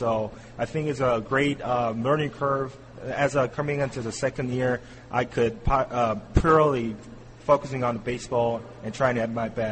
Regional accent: South Korea; English is a second language; moved away as an adult; I'm from Korea

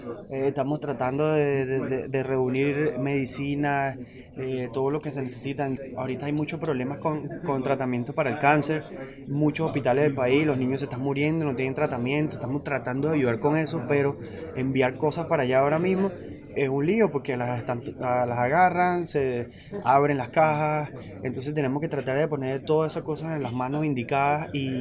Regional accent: Venezuela; born there; No, yo nací en Venezuela y siento igual que tú todo lo que está sucediendo.

